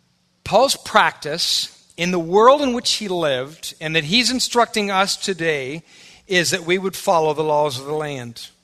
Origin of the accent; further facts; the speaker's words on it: Wisconsin, United States; We're from Wisconsin, man. We're a bunch of rebels out here and carrying guns, and you ain't telling us to do nothing.